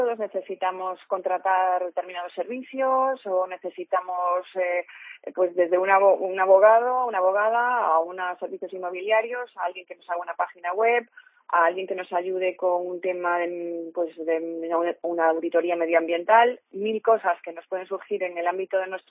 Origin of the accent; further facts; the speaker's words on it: Galicia, Spain; somos muy gallegos. Voy a darte una respuesta gallega.